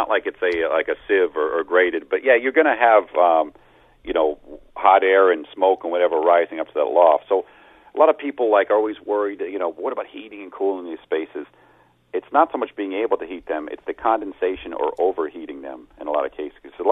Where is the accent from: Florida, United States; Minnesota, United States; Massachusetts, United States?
Massachusetts, United States; Stoughton; I'm from New England